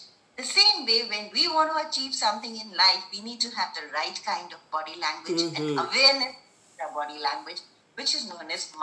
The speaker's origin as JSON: {"language": "English", "town": "Gurugram", "region": "Haryana", "country": "India", "said": "I'm from Gurgaon, Haryana."}